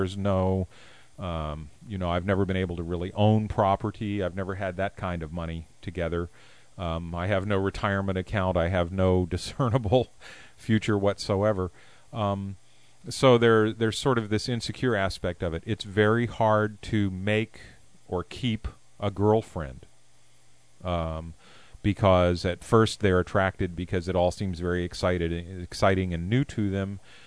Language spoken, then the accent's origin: English; Washington, District of Columbia, United States; I was raised in the Washington, D.C. area, and what mattered there was, I don't know, I guess government and being involved in political affairs or something.